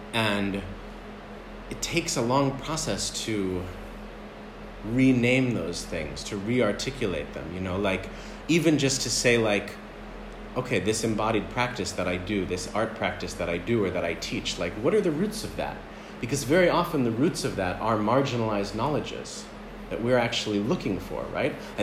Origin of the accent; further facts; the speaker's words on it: United States; But that's because I grew up in the United States with no connection to Israel.